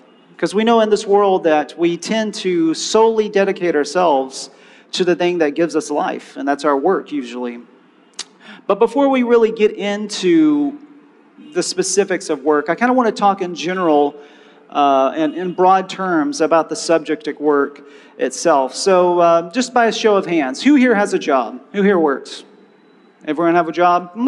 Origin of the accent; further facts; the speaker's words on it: Houston, Texas, United States; In my hometown of Houston, Texas, I manage the regional AFIS database